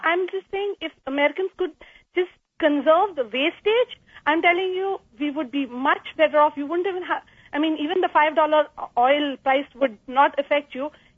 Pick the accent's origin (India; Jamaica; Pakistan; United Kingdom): India; now in United States; I come from India